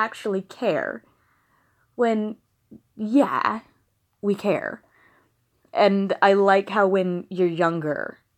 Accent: the South, United States; I grew up in the American South, where perfect strangers call you honey, sweetheart, darling, dumpling.

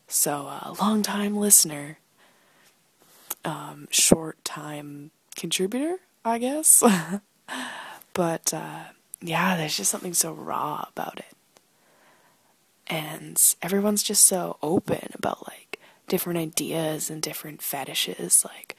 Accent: Canada; almost 19. And I'm from Canada. Wicked cool, eh?

